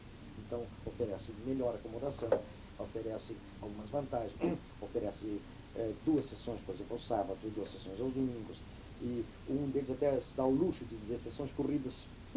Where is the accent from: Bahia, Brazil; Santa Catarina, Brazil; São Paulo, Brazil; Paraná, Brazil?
São Paulo, Brazil; Eu adoro e detesto São Paulo. Adoro, porque eu sou muito paulista, muitíssimo paulista, muitíssimo, vamos frisar bem.